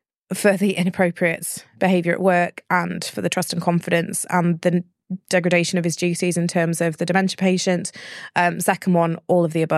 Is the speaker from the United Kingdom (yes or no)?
yes; United Kingdom; We're very British.